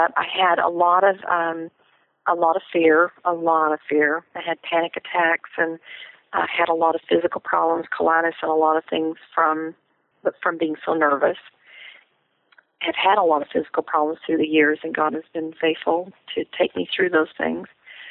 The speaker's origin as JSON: {"language": "English", "town": "Amarillo", "region": "Texas", "country": "United States", "tie": "born or raised there", "said": "I grew up in Amarillo, Texas. I'm a Texan, and once a Texan, always a Texan."}